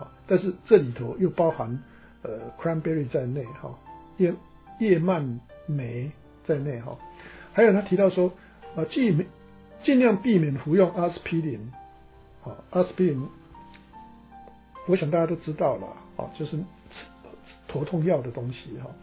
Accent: Taiwan; now in United States; 我们中国人的话，我在台湾的话，我们的主食是猪肉嘛

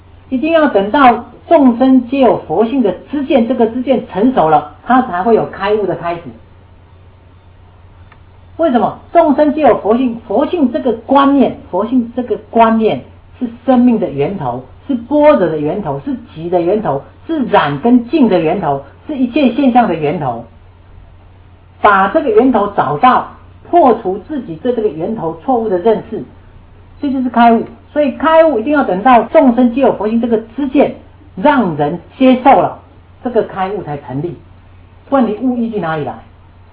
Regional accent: China; 我们中国人认为这样吃很好吃

